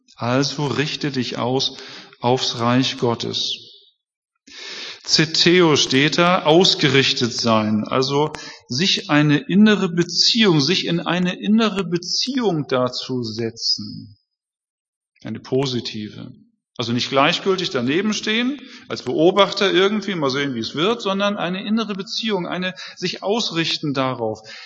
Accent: Hamburg, Germany; Ich bin Hamburger. Hamburger dienen niemandem. Freie und Hansestadt Hamburg.

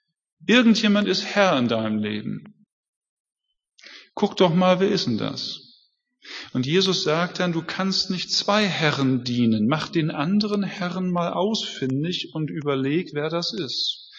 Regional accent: Hamburg, Germany; Ich bin Hamburger. Hamburger dienen niemandem. Freie und Hansestadt Hamburg.

